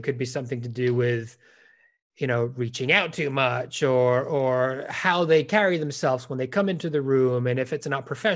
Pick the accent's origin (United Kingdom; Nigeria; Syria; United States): United Kingdom; I could say it. I'm British.